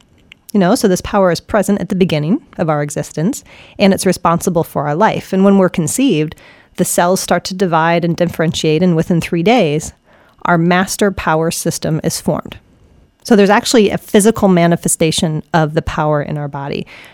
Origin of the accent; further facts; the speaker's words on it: New England, United States; Yes, we are from New England.